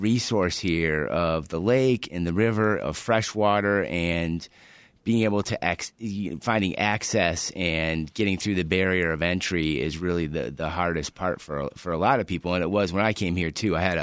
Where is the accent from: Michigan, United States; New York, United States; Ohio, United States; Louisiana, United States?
Michigan, United States; now in Chicago, United States; I grew up in Michigan, very close to the water, so I've kind of always had a foot in the water.